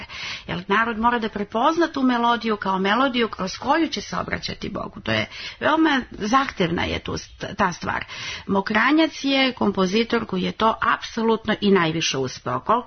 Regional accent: Serbia

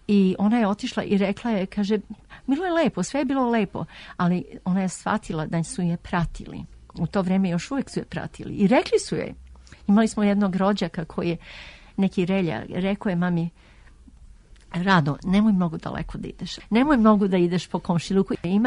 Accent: Serbia; now in United States; sigurno da smo Srbi, nego šta smo? Tako da, cela familija je to podržavala, da mi smo Srbi, živimo u Americi

